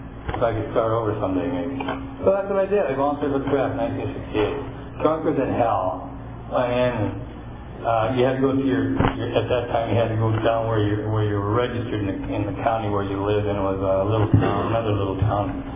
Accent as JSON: {"language": "English", "region": "Midwest", "country": "United States", "tie": "born or raised there", "said": "I grew up in the Midwest where you could drink at 18 at beer parties."}